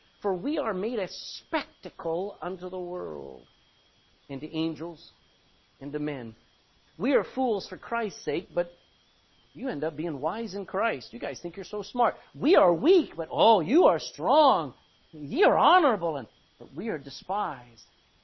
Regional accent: Texas, United States; I mean, you're Irish, I'm Texan. We're not that different.

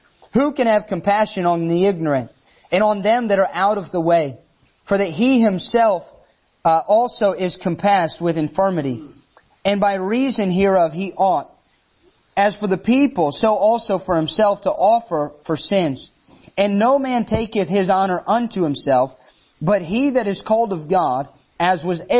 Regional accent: Illinois, United States; Now, just so you know, I'm not originally from New Jersey, so I'm nice. And so that's a blessing. I'm from Illinois

